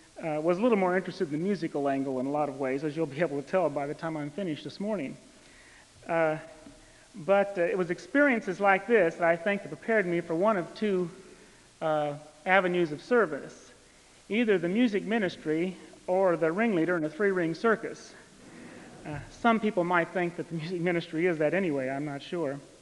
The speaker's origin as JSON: {"language": "English", "region": "Iowa", "country": "United States", "tie": "born or raised there", "said": "I have long suspected when I was a child growing up in Iowa that I might be involved in some kind of service that would lead to full-time ministry."}